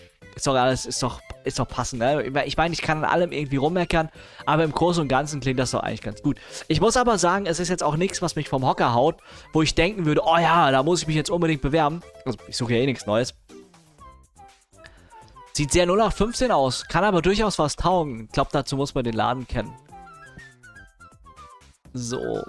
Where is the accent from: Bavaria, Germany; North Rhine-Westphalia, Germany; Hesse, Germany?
Hesse, Germany; Offenbach; born there; now in Hanau, Germany; Also ich bin geboren in Offenbach, ich wohne in Hanau und ich arbeite in Frankfurt. Das ist alles die gleiche Ecke.